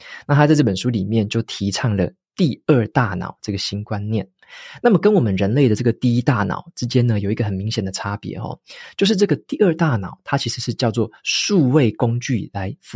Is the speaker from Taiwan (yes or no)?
yes; Taiwan; 特别是身为台湾人的我们哦，更需要去了解一下晶片发展它背后的来龙去脉